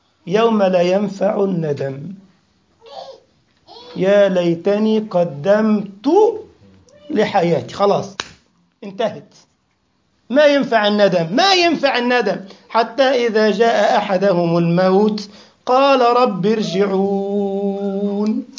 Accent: Egypt; ده عامل زي القرموط عندنا في مصر

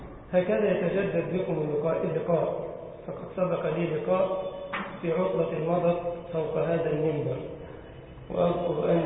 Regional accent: Egypt; اللهم جنب بلدنا مصر وأهلها الفتن ما ظهر منها وما بطن.

